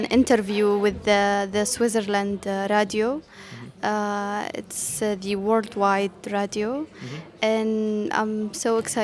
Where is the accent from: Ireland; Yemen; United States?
Yemen; Sana'a, Amanat Al Asimah; English is a second language; also born or lived in Addis Ababa; I'm a journalist from Yemen. I was born in Addis Ababa, but I was just only born there, but I live and I spent all my life in Yemen, Sana'a, the capital